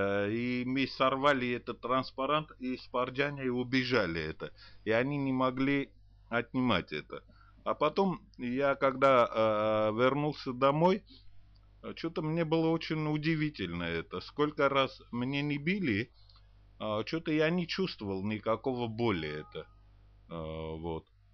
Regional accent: Lithuania; Я из Санакапраху, из Литвы

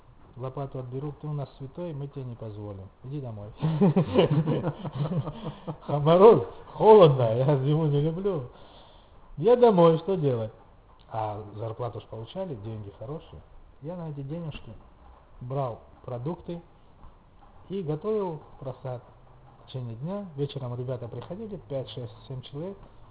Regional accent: Sukhumi, Abkhazia, Georgia; Эй, святоша, такой здоровый дядька, откуда ты? Я говорю, Сухуми. Что, грузин? Я говорю, да.

